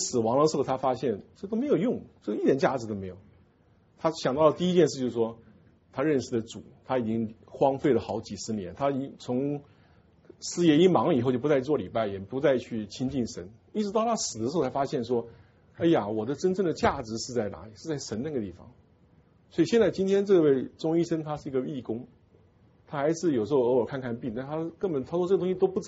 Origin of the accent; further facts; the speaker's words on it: China; 就像我们中国人有一个正式的名字跟一个小名一样